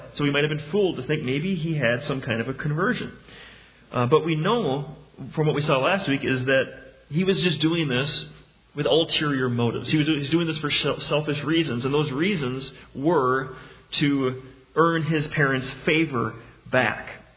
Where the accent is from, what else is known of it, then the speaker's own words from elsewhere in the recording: Mound, Minnesota, United States; So my parents are here today, and they still live, and I grew up in Mound near Lake Minnetonka.